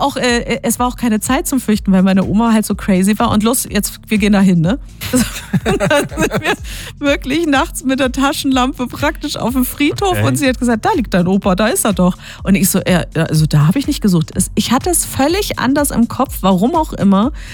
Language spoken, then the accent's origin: German; Baden-Württemberg, Germany; Also auch meine Eltern aus der Hannover-Ecke. Ich bin im Schworbeland aufgewachsen und geboren auch. Also ein echter Schwab.